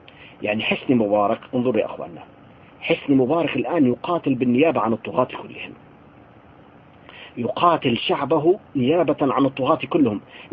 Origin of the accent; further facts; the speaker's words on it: Syria; يعني نحن عندنا في سوريا طاغية ونظام